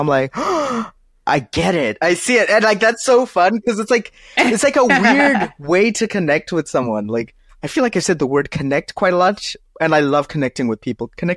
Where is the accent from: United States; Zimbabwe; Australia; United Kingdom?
Zimbabwe; also born or lived in South Africa; Okay, so I grew up in Zimbabwe and South Africa.